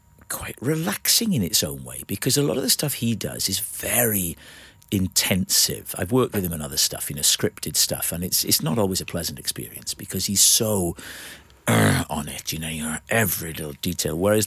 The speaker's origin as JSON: {"language": "English", "region": "Wales", "country": "United Kingdom", "said": "I said, I think we come from North Wales."}